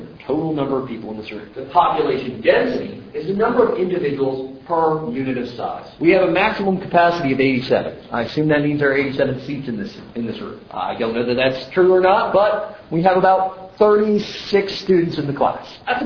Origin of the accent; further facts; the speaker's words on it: Ohio, United States; now in Scottsdale, United States; I was an emigrant from Ohio, and I'm an immigrant into Scottsdale, into Arizona, okay?